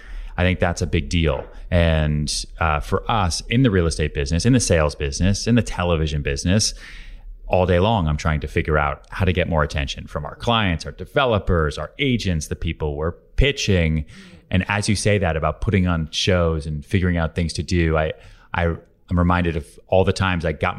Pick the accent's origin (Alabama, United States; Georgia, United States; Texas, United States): Texas, United States; Houston; also born or lived in Long Island / Boston; now in New York, United States; I was born in Houston, Texas, grew up there, bounced around Long Island outside Boston way before I ever came to New York.